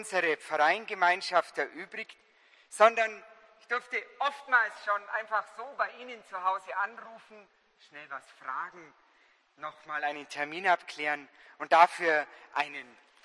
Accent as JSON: {"language": "German", "town": "Mehring", "region": "Bavaria", "country": "Germany", "tie": "born or raised there", "said": "aber auch aus meiner Heimat Mehring"}